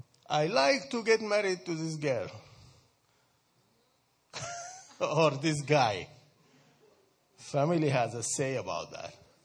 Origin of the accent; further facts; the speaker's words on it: Sudan; I grew up in Sudan, North Sudan, and at that time it was one Sudan, so we had quite a bit of freedom.